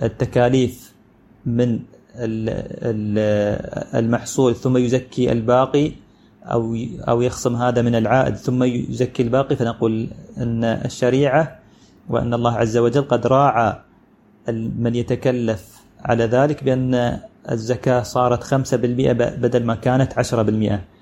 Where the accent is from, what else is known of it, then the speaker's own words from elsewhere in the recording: United Arab Emirates; عندنا في الإمارات في حكم الغالب بالاطلاع على حال أكثر مزارع النخيل في واقعنا اليوم